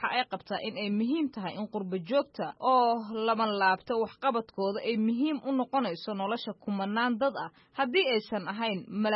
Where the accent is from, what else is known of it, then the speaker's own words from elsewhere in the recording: Mogadishu, Banaadir, Somalia; waxaan ka imaaday magaalada Muqdisho ee Soomaaliya.